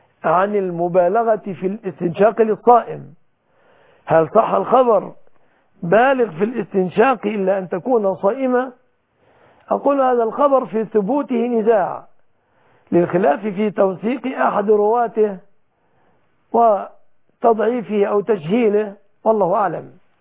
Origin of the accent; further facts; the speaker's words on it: Egypt; أن يحفظ بلادنا مصر وسائر بلاد